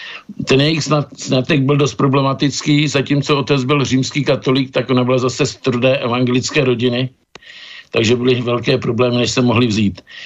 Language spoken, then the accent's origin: Czech; Teplice, Ústí nad Labem Region, Czechia; Takže takto jsem vyrůstal v Teplicích, kde moji rodiče působili jako učitelé.